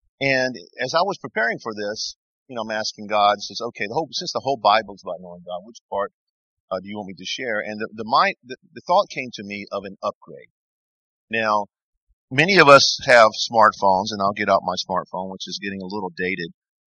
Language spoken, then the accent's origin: English; the South, United States; And I'm from the South where it's really, you know, it's a pretty big problem and humorous.